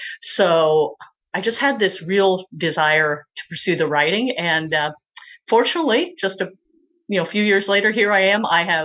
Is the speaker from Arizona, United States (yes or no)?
no; Illinois, United States; I grew up in Central Illinois, and books were really my passion, reading, because I was surrounded by corn and bean fields.